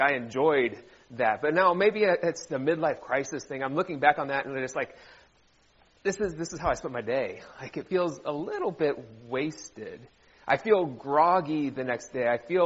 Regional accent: Ohio, United States; moved away as an adult; now in Virginia, United States; So I had the wonderful pleasure of traveling to my home state of Ohio over Christmas.

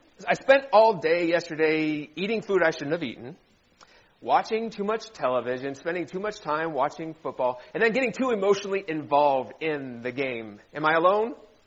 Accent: Ohio, United States; moved away as an adult; now in Virginia, United States; So I had the wonderful pleasure of traveling to my home state of Ohio over Christmas.

